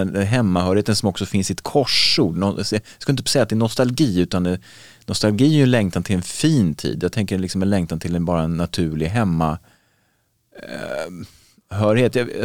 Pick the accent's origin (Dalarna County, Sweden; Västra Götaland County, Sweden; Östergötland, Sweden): Dalarna County, Sweden; Leksand; moved away; jag upplevde att jag är min hembygd, fast jag inte satt min fot i Leksand på 30 år sedan